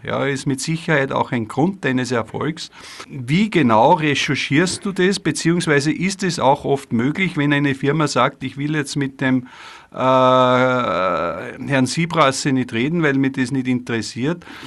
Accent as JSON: {"language": "German", "country": "Austria", "said": "bei uns in Österreich"}